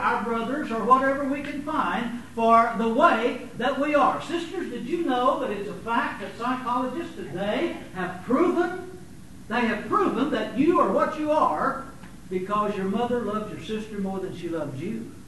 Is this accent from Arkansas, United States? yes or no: yes; Arkansas, United States; I was raised, and I always say I was raised down in Arkansas